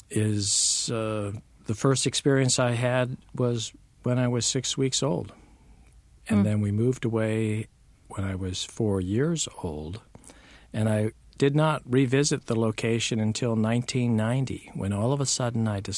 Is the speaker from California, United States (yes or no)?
yes; California, United States; also born or lived in Hawaii; As a child, I was a member of a military family, started out in Southern California, then went on to Hawaii, then back to Califo